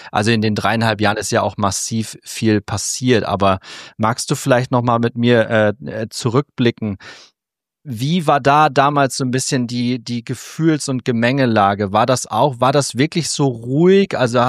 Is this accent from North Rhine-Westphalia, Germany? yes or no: no; Lower Saxony, Germany; Ich bin ja im Norden groß geworden, unweit von Bremen.